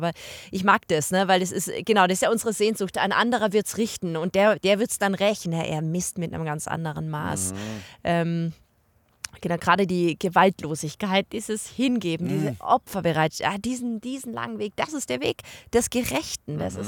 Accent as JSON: {"language": "German", "region": "Bavaria", "country": "Germany", "said": "Obacht, sagen wir bei uns in Bayern, Obacht, aufmerksam werden für das, was da passiert"}